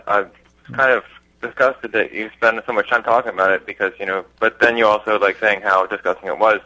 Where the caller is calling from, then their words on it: North Carolina, United States; I'm calling from North Carolina.